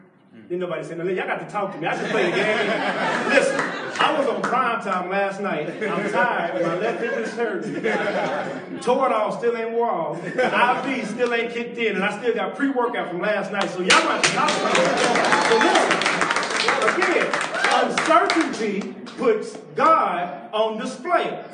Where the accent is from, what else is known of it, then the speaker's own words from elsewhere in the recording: Mahia, Texas, United States; I'm from Mahia, Texas. I'm Pentecostal by nature.